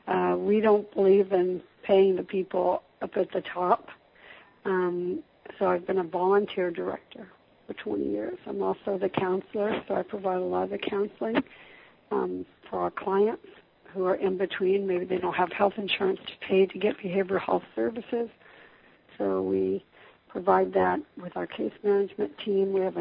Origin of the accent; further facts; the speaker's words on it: Newfoundland and Labrador, Canada; I am actually from Labrador, Canada, up by Greenland